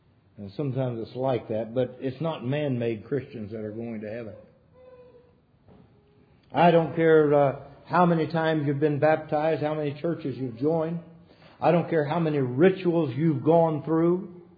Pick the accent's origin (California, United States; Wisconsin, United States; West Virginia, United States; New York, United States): West Virginia, United States; served God in the mountains of my home state of West Virginia.